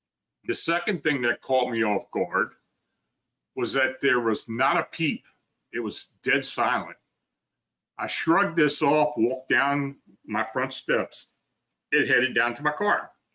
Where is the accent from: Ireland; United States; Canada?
United States; Oregon; also born or lived in Las Vegas; Growing up in Oregon, I loved the rain. And for the past 10 years, we lived in Vegas where it would dump an entire year of rain in one day